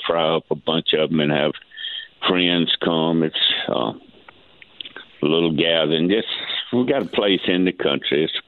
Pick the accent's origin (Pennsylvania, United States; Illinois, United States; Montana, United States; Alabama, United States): Alabama, United States; Well, I'm not. I'm from a rural county in Alabama, Wilcox County, which is a county that my wife says it's in a time warp.